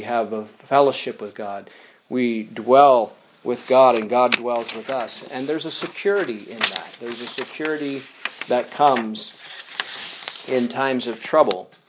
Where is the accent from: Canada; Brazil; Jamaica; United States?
Canada; as a Canadian, we feel some peace, a comfort about the, being where we are. But as Christians